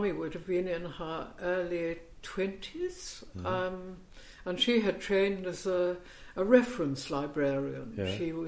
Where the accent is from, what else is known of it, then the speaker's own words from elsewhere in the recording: Halifax, Yorkshire and the Humber, United Kingdom; No, I'm not. I'm from Yorkshire.